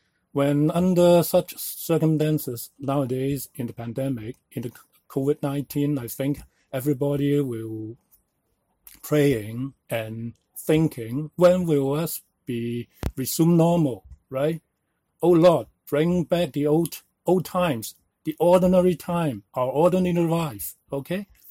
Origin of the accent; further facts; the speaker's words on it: Hong Kong; moved away as an adult; now in Canada; For me, I was born and raised up in British Hong Kong. Immigrated to Canada in the 90s with my wife.